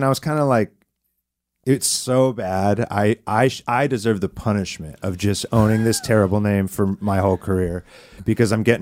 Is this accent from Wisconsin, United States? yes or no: no; San Diego, California, United States; growing up in San Diego, I had some friends, and we were in like a hip-hop group.